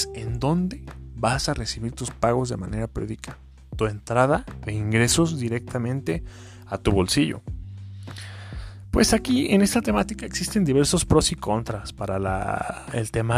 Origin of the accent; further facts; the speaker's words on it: Mexico; Yo soy acá de México